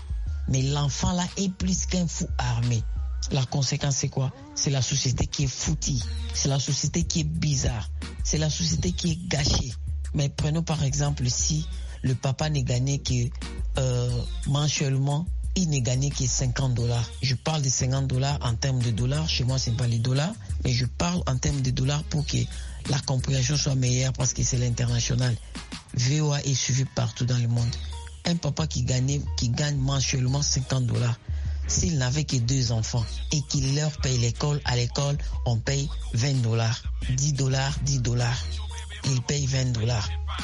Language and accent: French; DR Congo; Ici chez nous en Afrique, si vous voyez aujourd'hui, nous avons le problème des délinquances par-ci par-là, comme chez moi en RDC, on parle de bandits, communément appelés Kuluna